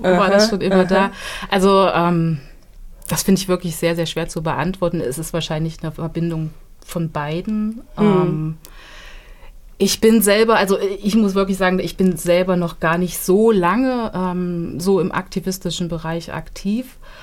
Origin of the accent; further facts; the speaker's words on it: Thuringia, Germany; Aber ich glaube tatsächlich, als Thüringerin, es war schon immer da und es ist jetzt einfach nur sichtbarer.